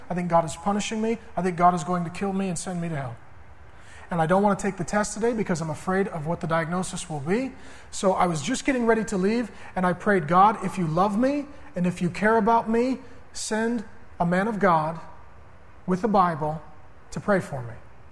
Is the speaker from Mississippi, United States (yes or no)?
no; North Dakota, United States; You're from Fiji. I'm from North Dakota. We're not the same cultural group.